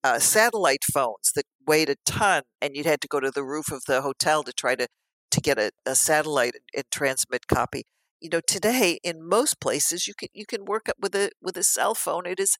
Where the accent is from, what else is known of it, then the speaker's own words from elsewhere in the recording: United States; So I thought, as an American, I can bring a different perspective.